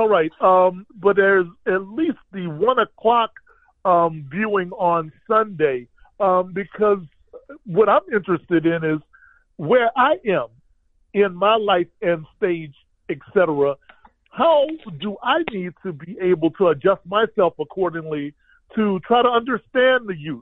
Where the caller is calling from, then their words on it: Montgomery, Alabama, United States; I'm calling from Montgomery, Alabama, number one.